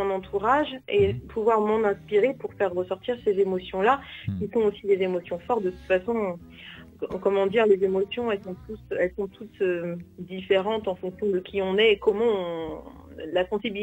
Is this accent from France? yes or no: yes; France; et de parce qu'on est français